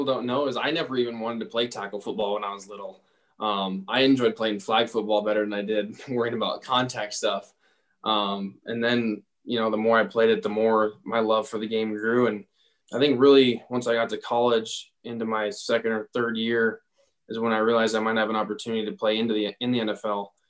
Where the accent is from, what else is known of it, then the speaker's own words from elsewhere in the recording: Casper, Wyoming, United States; also born or lived in Aberdeen, South Dakota / Cody; I wasn't born in Casper. I was born in Aberdeen, South Dakota. And then I lived in Cody for a little bit prior to moving to Casper.